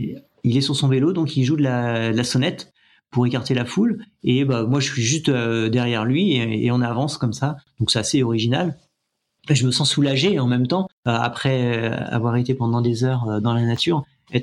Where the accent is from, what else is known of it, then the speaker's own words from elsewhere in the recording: Île-de-France, France; now in Hérault, France; je suis né en 1970 dans les Yvelines, donc loin de l'Hérault où j'habite aujourd'hui. Donc j'ai grandi là-bas